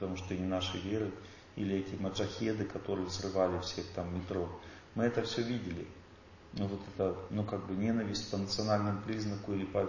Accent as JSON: {"language": "Russian", "country": "Russia", "said": "она когда увидела, что я русский, она побелела просто и швырнула мне этот паспорт."}